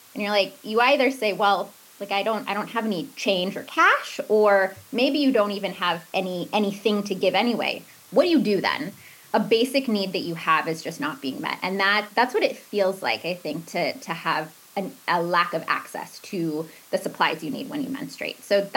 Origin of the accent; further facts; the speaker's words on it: Portland, United States; I grew up here in Portland.